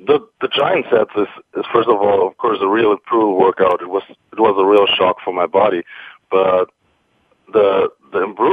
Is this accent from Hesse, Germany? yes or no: yes; Frankfurt, Hesse, Germany; English is a second language; Well, actually, I come from Frankfurt am Main, so quite in the center of Germany.